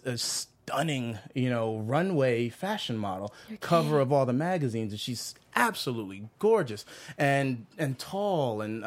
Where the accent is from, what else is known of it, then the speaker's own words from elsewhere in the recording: Virginia, United States; born there; I was born in Virginia.